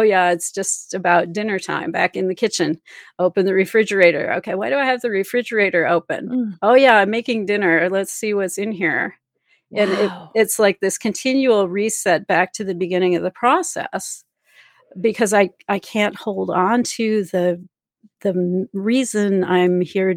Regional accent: Missouri, United States; I'm from Missouri. Show me the proof, right?

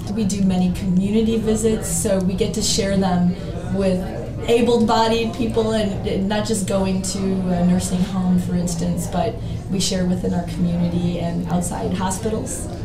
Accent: Barrington, Illinois, United States; Yeah. Well, we're from Barrington, Illinois

